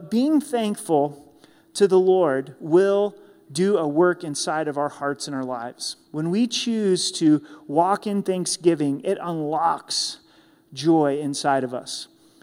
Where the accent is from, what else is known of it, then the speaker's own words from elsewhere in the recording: Grants Pass, Oregon, United States; It was a basketball game at the Boys and Girls Club, where I grew up in Grants Pass, Oregon